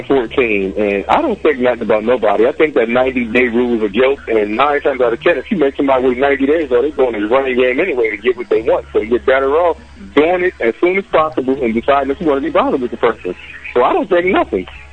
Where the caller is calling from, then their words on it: Wilmington, Delaware, United States; I'm calling from Wilmington, Delaware.